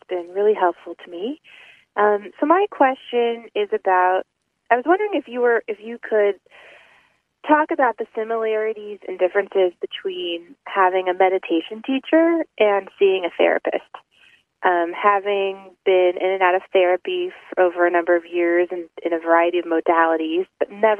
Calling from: Los Angeles, California, United States; I'm calling from Los Angeles.

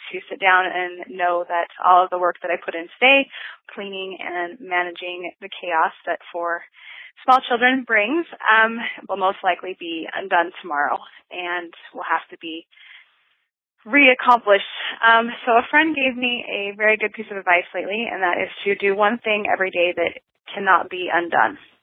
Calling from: Nevada, United States; I'm calling from Nevada.

